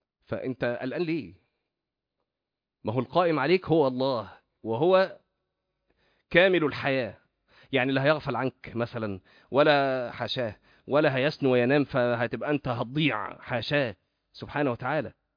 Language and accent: Arabic; Shubra, Cairo Governorate, Egypt; انا اصلا من شبرا، فقضيت طفولتي كلها في شبرا يعني حياتي كلها في شبرا لغايه ما اتخرجت واشتغلت وانا في شبرا.